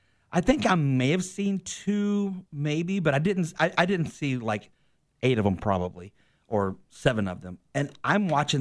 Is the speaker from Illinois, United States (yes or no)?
no; Jacksonville, Florida, United States; along with Eden Kendall. We're from Jacksonville, Florida.